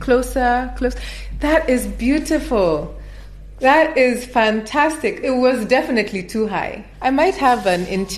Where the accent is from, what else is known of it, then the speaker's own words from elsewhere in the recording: Nairobi, Kenya; I did not necessarily see a lot of artists when I was growing up in Nairobi.